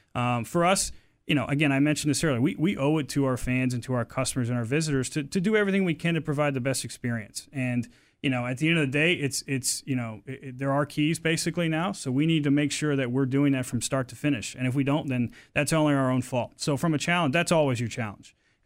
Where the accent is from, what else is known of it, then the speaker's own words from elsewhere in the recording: Virginia, United States; And again, I grew up in Virginia, going to D.C. for different things.